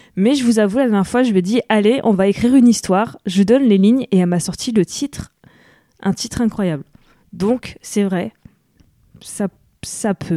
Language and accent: French; France; C'est ici, chez nous, en France.